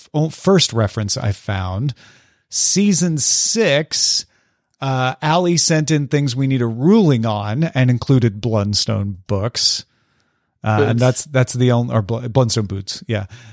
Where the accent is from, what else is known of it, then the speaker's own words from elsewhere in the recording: California, United States; now in Chicago, United States; I'm from Southern California, so boots weren't really a thing for me, but I moved to Chicago 5 years ago